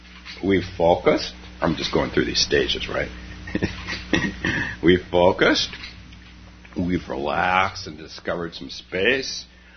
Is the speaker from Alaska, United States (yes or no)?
no; Palo Alto, California, United States; I had a Zen group in my hometown of Palo Alto